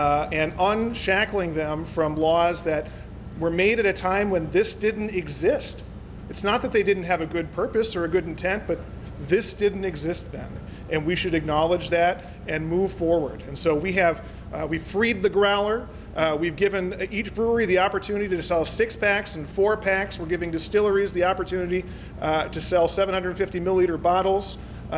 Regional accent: Coon Rapids, Minnesota, United States; Welcome to my hometown of Coon Rapids and to my home brewery of Alloy.

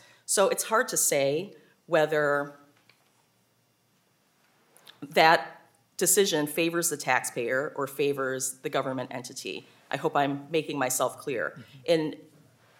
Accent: Wisconsin, United States; also born or lived in Washington, D.C.; now in Minnesota, United States; I am originally from the Milwaukee suburbs, so neighbor to the east, but I came to Minnesota for law school in 1990

